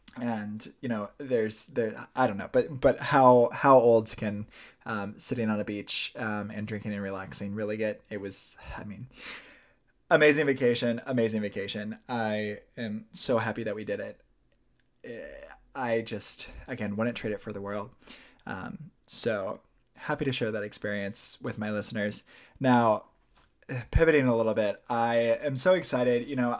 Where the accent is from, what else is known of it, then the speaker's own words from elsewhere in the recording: Indiana, United States; I'm originally from Indiana. I got as far north as Milwaukee.